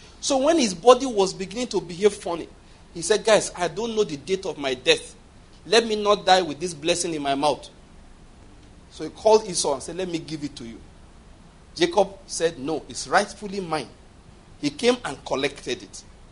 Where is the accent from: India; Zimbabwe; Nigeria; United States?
Nigeria; We are human beings. We are all Nigerian citizens.